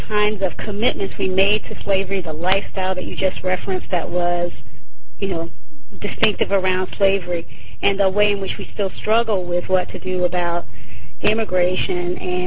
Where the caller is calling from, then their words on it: San Francisco, California, United States; I'm calling from San Francisco.